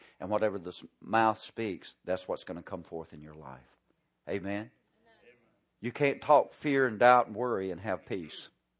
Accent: the South, United States; you know, I grew up in the South. So we had, and not just in the South, but in the country in the South.

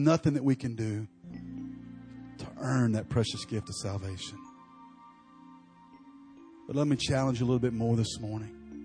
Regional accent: Alabama, United States; You know, I'm from the deep south. I'm from Alabama.

